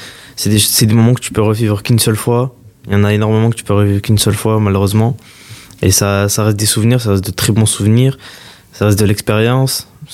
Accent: France; Je suis né en France, j'ai vécu en France, donc c'est tout à fait normal. Celle du Maroc, pareil, j'y vais souvent, je vois ma famille depuis que je suis petit. Mes parents sont marocains

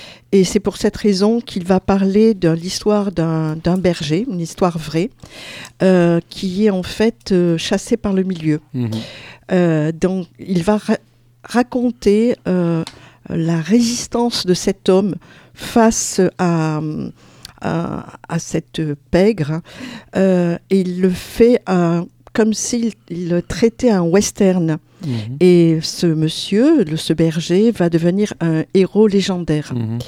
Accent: Corsica, France; Attends, je suis Corse

